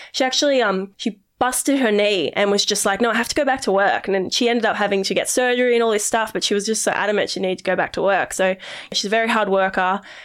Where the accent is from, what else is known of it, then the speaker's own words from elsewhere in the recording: Coffs Harbour, New South Wales, Australia; I was born in Coffs Harbour. I lived there till I was six with my mum and dad and my two brothers.